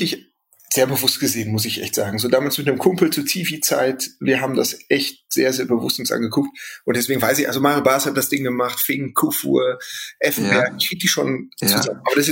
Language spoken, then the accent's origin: German; Gelsenkirchen, North Rhine-Westphalia, Germany; ich bin ganz in der Nähe von Parkstadion aufgewachsen, war auch ganz viel damals